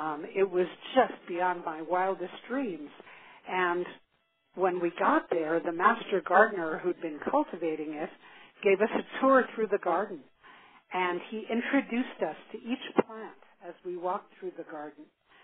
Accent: New York City, New York, United States; I grew up in New York City, the daughter of two artists, and learned very early in my childhood that nature was my source of solace.

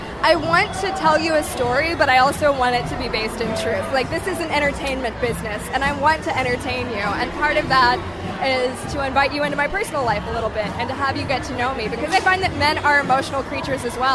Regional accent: Georgia, United States; You can catch me … because I'm from Georgia.

